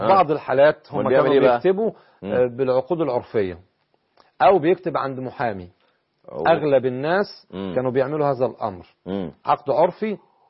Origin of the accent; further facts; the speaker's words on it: Egypt; عند بعض القرى أو بعض المراكز المعروفة عندنا في مصر